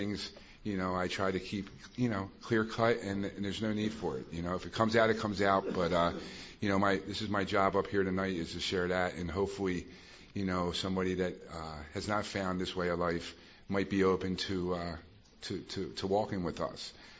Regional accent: Pennsylvania, United States; I'm from Delco, Delaware County, south of Philadelphia, and that's what we did.

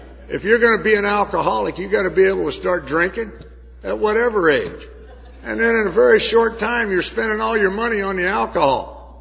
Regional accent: Danville, Illinois, United States; I grew up in the Midwest in Danville, Illinois, and I had that great childhood

